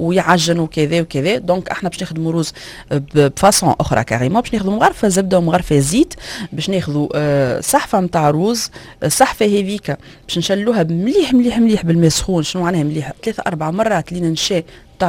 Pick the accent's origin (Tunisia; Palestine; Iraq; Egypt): Tunisia; ودخلت توا ثقافه الكريم فريش في الكوجينه عندنا في تونس.